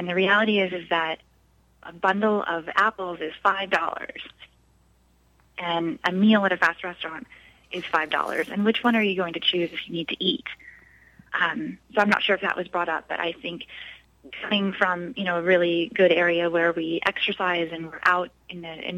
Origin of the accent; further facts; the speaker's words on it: Colorado, United States; I'm not originally from here. I'm from Colorado.